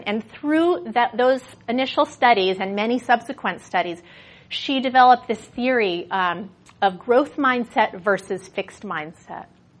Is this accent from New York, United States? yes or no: yes; New York City, New York, United States; also born or lived in Massachusetts; I grew up in New York City, and I barely drove my whole growing up. And so when I moved to Massachusetts, I started to drive a little more.